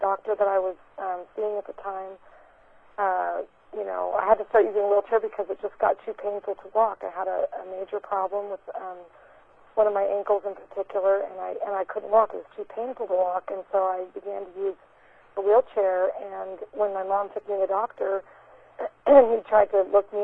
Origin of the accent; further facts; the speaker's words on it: Katy, Texas, United States; I'm from Texas and the Houston area, a town called Katy.